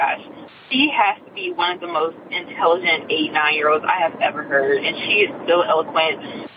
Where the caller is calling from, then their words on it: Nashville, Tennessee, United States; I'm calling from Nashville, Tennessee.